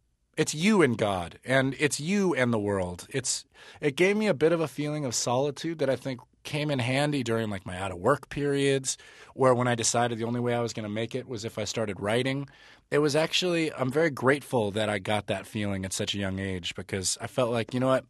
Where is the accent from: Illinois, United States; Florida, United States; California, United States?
California, United States; Los Angeles; I grew up in Los Angeles. I grew up in the Pacific Palisades of Los Angeles, which is like a very nice, pretty affluent area.